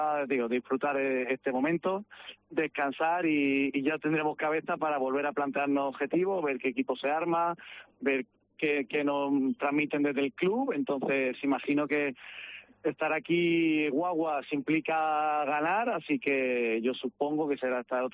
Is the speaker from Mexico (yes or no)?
no; Málaga, Andalusia, Spain; yo soy de Málaga